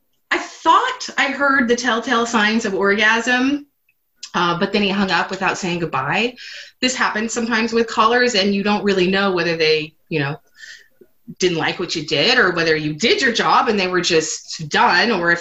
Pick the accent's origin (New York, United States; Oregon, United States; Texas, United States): Oregon, United States; Portland; You've read my blog. I'm from Portland, Oregon.